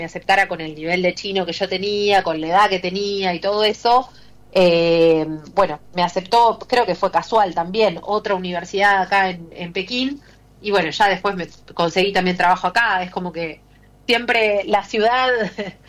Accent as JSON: {"language": "Spanish", "town": "Chacabuco", "region": "Buenos Aires Province", "country": "Argentina", "said": "Soy del interior, soy de Chacabuco, provincia de Buenos Aires."}